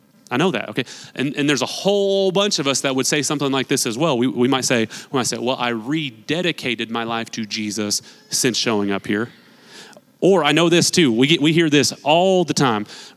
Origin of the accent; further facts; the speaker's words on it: Newton, Kansas, United States; I was born and raised right here in Newton. I was in church every Sunday. I was in youth group every Wednesday. I went to Kansas Bible camp in the summers.